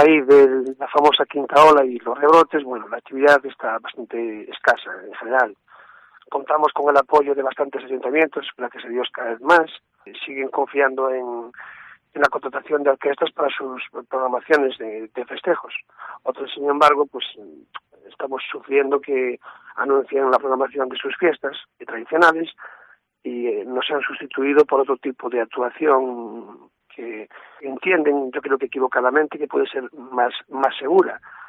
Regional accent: Galicia, Spain; date cuenta que somos de aquí, somos de Galicia

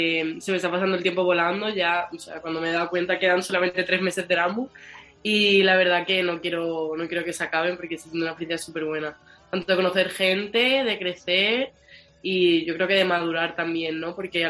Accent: Spain; a lo mejor no son como los españoles, que somos súper abiertos

